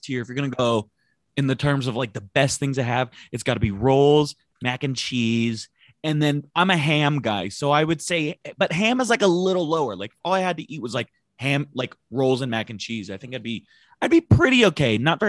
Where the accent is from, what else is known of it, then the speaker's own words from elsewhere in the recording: Hawaii, United States; I feel like being Hawaiian, it's like a little bit later.